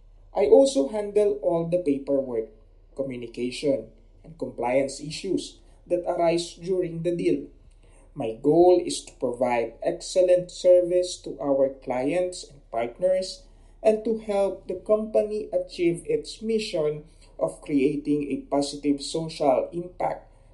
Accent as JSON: {"language": "English", "country": "Philippines", "second_language": "English", "said": "I am 33 years old and I am from the Philippines."}